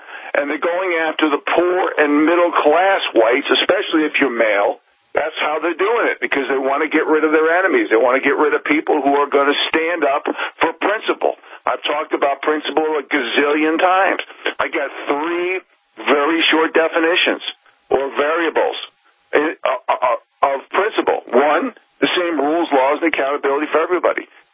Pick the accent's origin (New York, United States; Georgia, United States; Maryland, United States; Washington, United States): New York, United States; I've been there many times when I was growing up in New York.